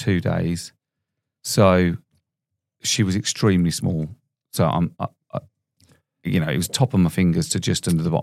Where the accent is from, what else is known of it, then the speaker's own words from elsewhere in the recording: Solihull, West Midlands, United Kingdom; born there; Oh, yeah. I was born in Solihull Hospital 45 years ago.